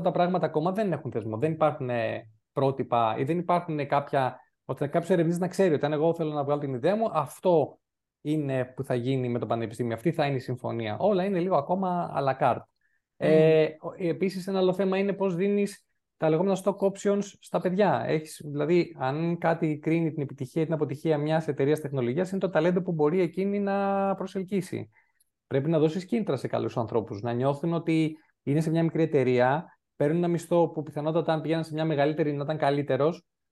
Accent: Patras, Western Greece, Greece; now in Athens, Greece; παρότι μεγάλωσα στην Πάτρα.

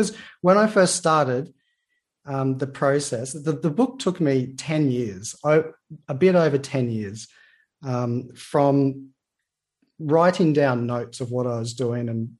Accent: Queensland, Australia; North Queensland. I'm now in Cairns, right at the top of Queensland. So I am a Queenslander originally. It's just very different. It's tropical, it's humid, it storms and rains a lot, as you can imagine.

